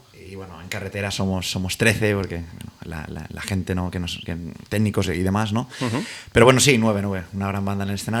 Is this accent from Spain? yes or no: yes; Valencian Community, Spain; Nosotros somos del País Valencià.